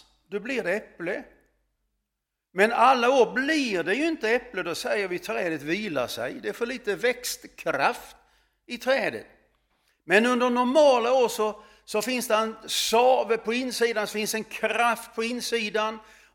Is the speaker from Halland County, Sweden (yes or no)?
no; Örnsköldsvik, Västernorrland County, Sweden; Stadsträdgårdsmästaren hemma i Örnsköldsvik, han var med i församlingen